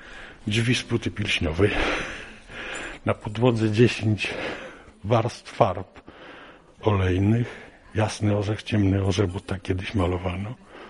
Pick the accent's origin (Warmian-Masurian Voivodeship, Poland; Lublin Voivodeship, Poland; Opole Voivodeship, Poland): Warmian-Masurian Voivodeship, Poland; Reszel; born there; Poprzednio mieszkałem na ulicy Rejmonta. Urodziłem się w Reszlu w 1946.